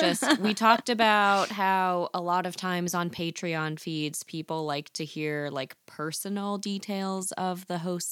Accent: North Carolina, United States; I said, I'm from North Carolina, and he said, bless your heart.

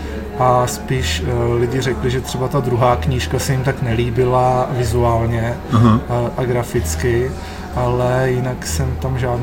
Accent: Hradec Králové, Hradec Králové Region, Czechia; now in Prague, Czech Republic; Jsem původně z Hradce Králové.

